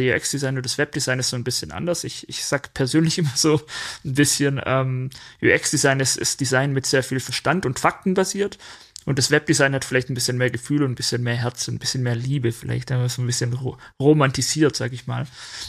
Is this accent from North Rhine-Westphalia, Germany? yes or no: no; Baden-Württemberg, Germany; accent: Swabian; ich bin Schwabe, ja?